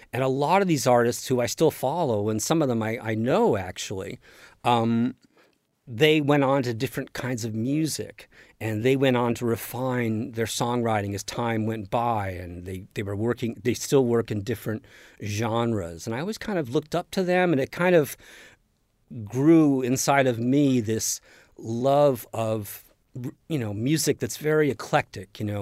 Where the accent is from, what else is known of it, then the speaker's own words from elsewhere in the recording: Monterey Park, California, United States; But I grew up in East L.A., Monterey Park, actually.